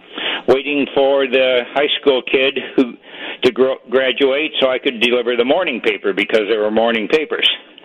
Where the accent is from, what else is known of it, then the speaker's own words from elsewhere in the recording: Illinois, United States; So I grew up in Northwest Illinois in a farming community, and in the 50s, I had a paper route.